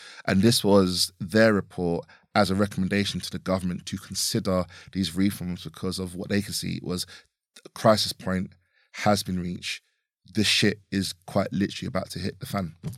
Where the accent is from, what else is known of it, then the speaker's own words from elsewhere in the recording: London, United Kingdom; also born or lived in Harlow; I'm originally from South London myself, but then I also lived in Harlow for about 5 years.